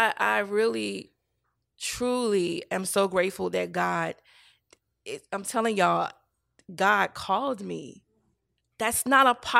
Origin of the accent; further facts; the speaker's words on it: the South, United States; Because I come from the South, girl.